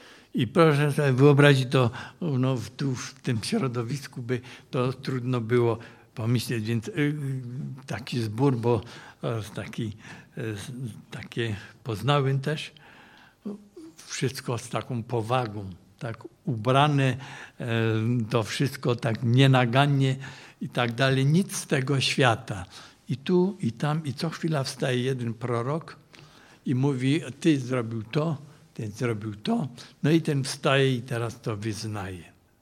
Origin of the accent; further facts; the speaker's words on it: Cieszyn, Silesian Voivodeship, Poland; Ja jako chłopak obserwowałem Żydów, u nas w Cieszynie ich było dużo, było 6 synagog nawet